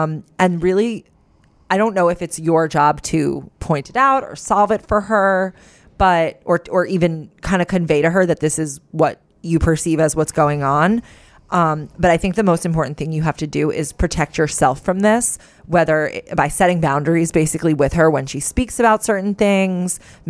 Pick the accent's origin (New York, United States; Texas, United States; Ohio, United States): New York, United States; moved away as an adult; now in Germany; Although born and raised in New York, I moved to Germany about a year and a half ago for work.